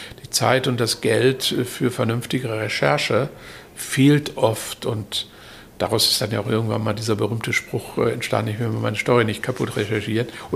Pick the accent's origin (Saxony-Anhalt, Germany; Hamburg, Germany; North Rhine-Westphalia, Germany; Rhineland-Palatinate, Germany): Hamburg, Germany; Ich habe auch gute Freunde bei den Grünen schon immer gehabt, hier auch als Hamburger.